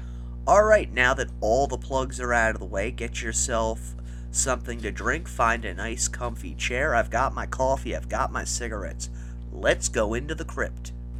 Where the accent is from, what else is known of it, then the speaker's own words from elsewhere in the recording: United States; especially because I am from America, and obviously Savile was from the UK, and I am not exactly an expert on British history.